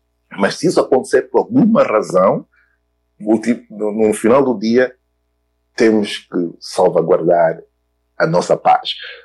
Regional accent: Angola; eu venho de Angola

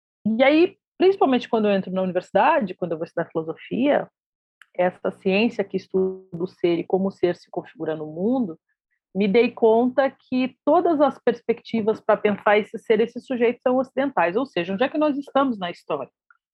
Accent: Brazil; eu preciso dizer que eu fui criada dentro de um quilombo. E no universo que eu fui criado aqui no Brasil

